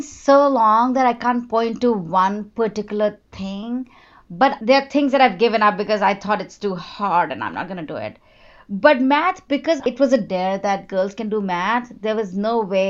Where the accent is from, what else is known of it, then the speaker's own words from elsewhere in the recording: Jaipur, Rajasthan, India; So I went to a college in India, my hometown, Jaipur, where I grew up.